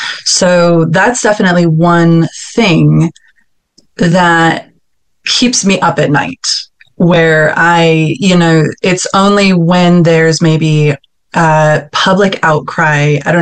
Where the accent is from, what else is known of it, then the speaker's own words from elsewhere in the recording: United States; now in Switzerland; So I am American Swiss. I live in Switzerland with my husband